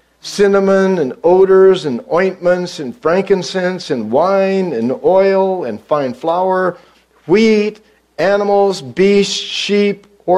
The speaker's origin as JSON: {"language": "English", "country": "United States", "said": "I'm sorry to say that as an American."}